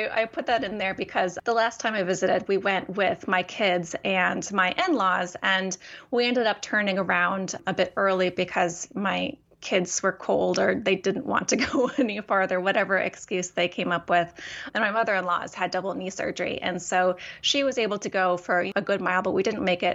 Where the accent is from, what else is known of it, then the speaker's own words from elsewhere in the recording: Eugene, Oregon, United States; when I was a kid growing up in Eugene, we'd always go to the Blockbuster to get movies every so often.